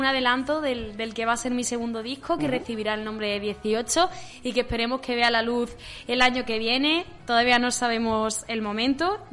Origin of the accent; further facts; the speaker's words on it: Málaga, Andalusia, Spain; Es que Málaga, ¿no? Es que es mi tierra